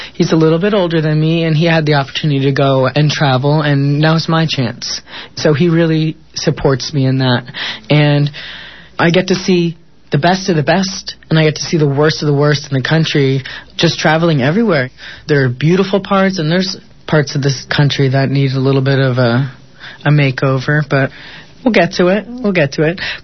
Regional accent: New Jersey, United States; You know, I grew up in New Jersey in a very, very small town. I was very conservative. I was raised Catholic.

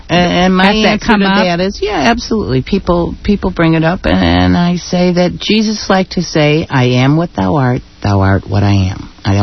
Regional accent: Chicago, Illinois, United States; accent: Midwestern; now in US West Coast; It's right, Brian. I was raised in Chicago.

